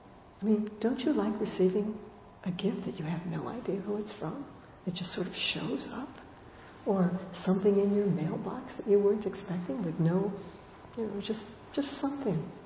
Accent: California, United States; I grew up in Southern California. This was a cycle that repeated itself over and over again.

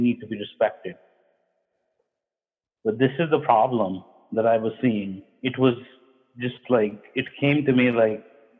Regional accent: Pakistan; moved away as an adult; I grew up in another country. I grew up in Pakistan.

